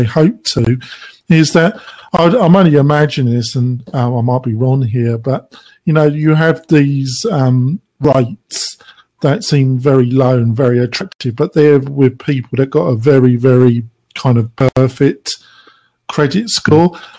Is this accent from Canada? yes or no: no; United Kingdom; now in United States; obviously you can tell by my accent, I'm not originally American. I am an American-British joint citizen and I own property in Britain.